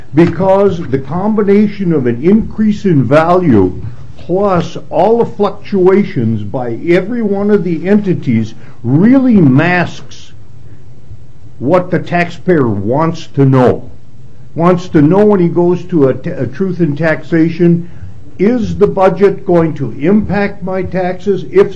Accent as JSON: {"language": "English", "town": "Forest Lake", "region": "Minnesota", "country": "United States", "said": "I'm from Forest Lake."}